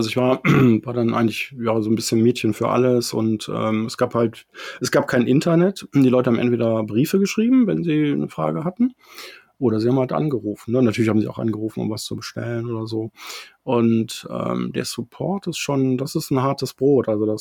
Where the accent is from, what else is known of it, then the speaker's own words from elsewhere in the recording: Bad Godesberg, North Rhine-Westphalia, Germany; ich bin tatsächlich in Bad Godesberg geboren und bin auch groß geworden.